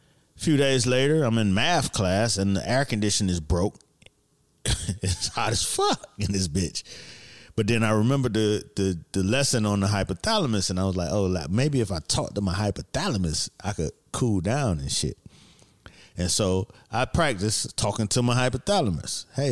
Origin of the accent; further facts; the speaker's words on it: Miami, Florida, United States; Well, I'm from Miami, so it was summer all the fucking time.